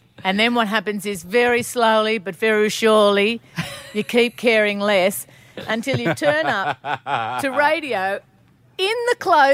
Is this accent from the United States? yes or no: no; Australia; we as Australian celebrities, if that's the word that people use for us, is that we all pretty much run our own business